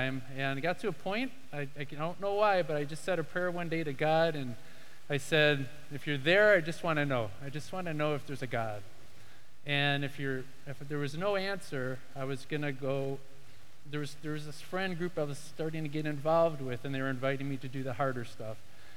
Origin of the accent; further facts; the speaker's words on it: Chicago, Illinois, United States; So I was born in Chicago. … half Italian. Then I got some German. I grew up as a kid, liking building stuff.